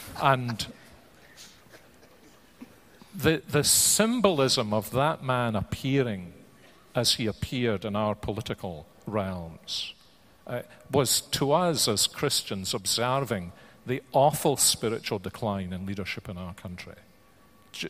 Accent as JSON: {"language": "English", "region": "Scotland", "country": "United Kingdom", "said": "I am as nationalist a Scot as probably most Americans in this room are nationalist Americans."}